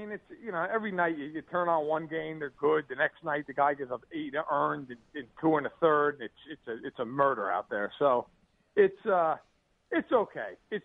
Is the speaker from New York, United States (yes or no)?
yes; New York, United States; because I grew up in New York, so I'm a Knicks fan and I'm a New Jersey Devils fan in hockey.